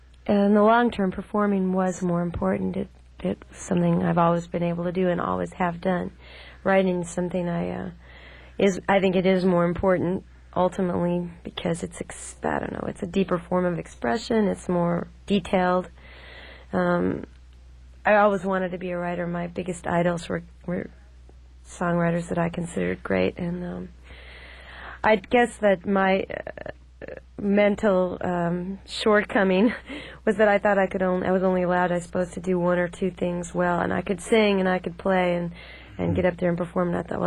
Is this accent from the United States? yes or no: yes; South Dakota, United States; also born or lived in Illinois / Austin / Bay Area; now in New York, United States; No, I'm from South Dakota, and I also lived in Illinois. Went to high school there, so that's also a home place, you know.